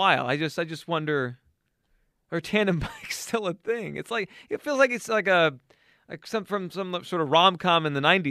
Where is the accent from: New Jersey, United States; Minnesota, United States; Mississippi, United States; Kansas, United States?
New Jersey, United States; Howell; So I grew up in Howell, which is a couple towns over, Mike, from Asbury Park.